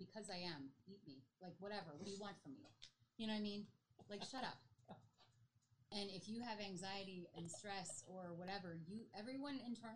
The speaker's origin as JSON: {"language": "English", "country": "Canada", "tie": "born or raised there", "moved": "yes", "said": "my childhood of growing up in Canada was amazing."}